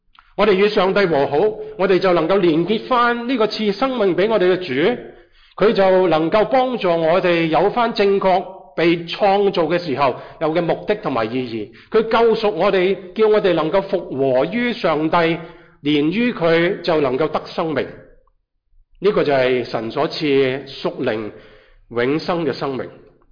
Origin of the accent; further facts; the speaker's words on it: China; 也好像我们中国人很多信佛教的